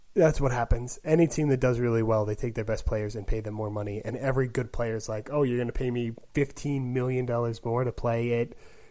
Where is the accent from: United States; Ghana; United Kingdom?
United Kingdom; Wales; I am Welsh.